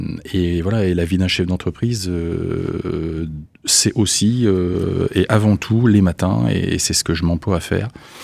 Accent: Contrexéville, Grand Est, France; also born or lived in Vittel / Nancy; je suis d'origine lorraine et fier de l'être puisque voilà je suis né à Vitel, j'ai grandi à Contrex

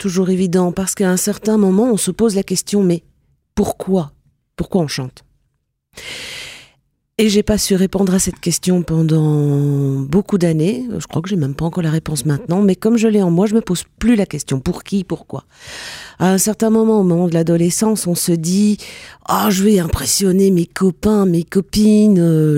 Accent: Saint-Brieuc, Brittany, France; born there; je suis née à Saint-Brieuc dans les Côtes d'Armor, anciennement Côte du Nord.

